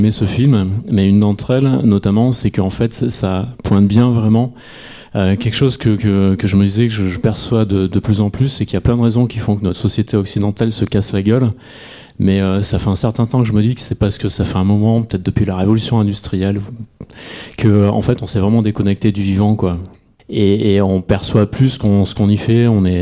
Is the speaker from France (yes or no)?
yes; Cornas, Auvergne-Rhône-Alpes, France; je viens de Cornas, un village qui est juste à côté de Saint-Péray.